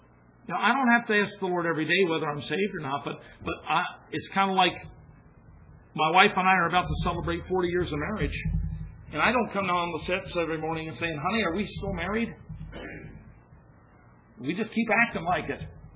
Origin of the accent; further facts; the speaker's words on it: United States; I'm as American as the rest of you, but this is foreign soil.